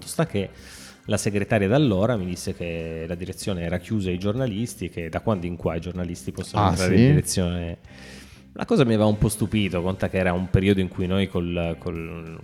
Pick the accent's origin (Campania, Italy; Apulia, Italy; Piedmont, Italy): Piedmont, Italy; Turin; E quindi è una cosa che da torinesi non abbiamo mai valutato neanche.